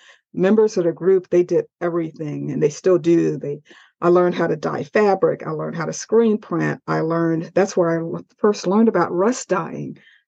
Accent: St. Petersburg, Florida, United States; Well, I live in St. Petersburg, Florida, which is my hometown. So I'm a native Floridian and we're very hard to find these days.

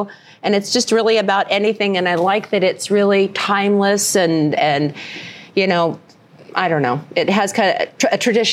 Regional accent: Ogden, Utah, United States; also born or lived in New York / Connecticut / Seattle / Denver; That I grew up in Ogden, Utah.

